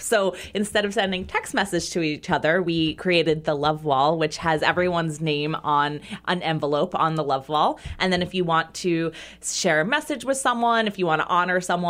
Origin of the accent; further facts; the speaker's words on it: New Jersey, United States; accent: Jersey; That might be my Jersey accent. I don't know.